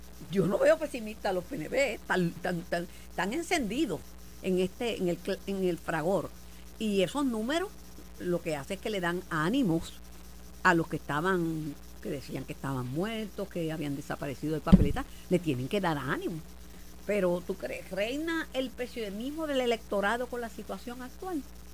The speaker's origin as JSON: {"language": "Spanish", "country": "Puerto Rico", "said": "y lo hice a conciencia, porque soy puertorriqueña"}